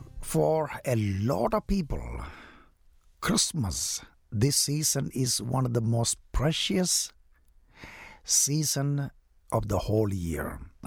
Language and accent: English; South India, India; I am from South India, 2,000 miles away from his home.